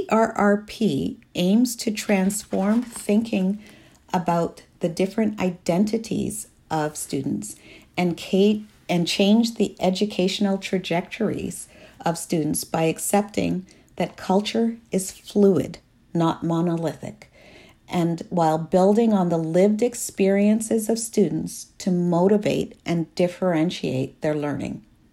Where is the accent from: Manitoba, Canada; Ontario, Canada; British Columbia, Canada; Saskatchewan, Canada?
Ontario, Canada; Toronto; automatically assuming that because I came from Toronto that I had grown up there in one of the project areas and had made it out.